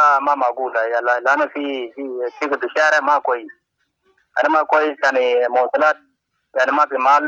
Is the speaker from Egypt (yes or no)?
no; Bahri, Khartoum, Sudan; moved away; لما جينا جينا من الخرطوم أنا كنت في بحري.